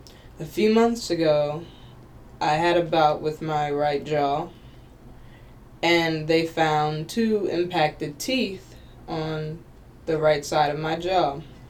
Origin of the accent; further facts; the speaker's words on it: Chester, Pennsylvania, United States; I'm from Chester, Pennsylvania, and I'm a therapeutic activities worker at a nursing home.